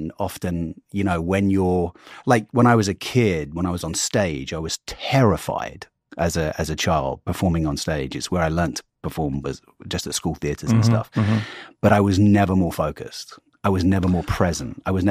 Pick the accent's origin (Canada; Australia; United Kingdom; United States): United Kingdom; England; I'm English and I think America has, you know, got a lot of stuff that they do with pharmaceuticals.